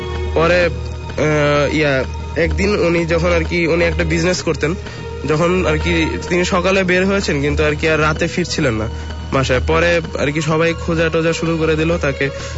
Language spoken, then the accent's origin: Bangla; Dhaka, Dhaka Division, Bangladesh; মোহাম্মদপুর থেকে।